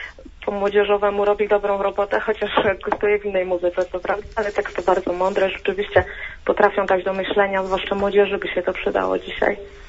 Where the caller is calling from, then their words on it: central Poland, Poland; dzwonię z Centralnej Polski